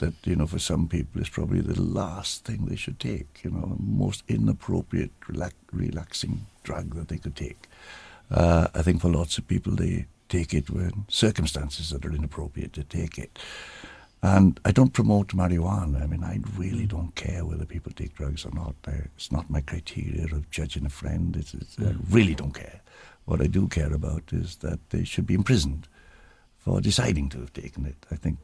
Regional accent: United Kingdom; as I say, being British, you know, it might as well have been from Mars

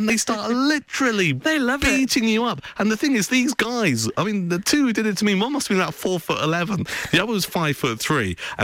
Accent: England, United Kingdom; Lay on the table, and being English, okay, still had my boxer shorts on because we're English, we don't take our clothes off.

